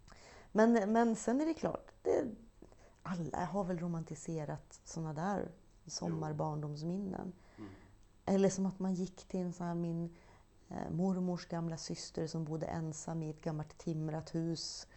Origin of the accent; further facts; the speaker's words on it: Västernorrland County, Sweden; det slår mig ganska ofta att de flesta av mina barn, min barndom, den är i Ångermanland.